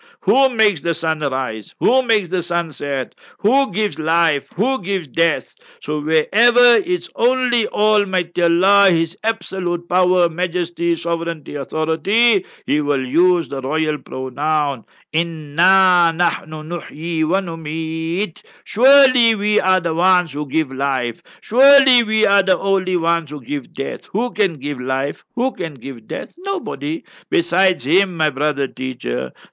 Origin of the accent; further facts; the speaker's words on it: Heidelberg, Gauteng, South Africa; So I just gave you my hometown, Heidelberg.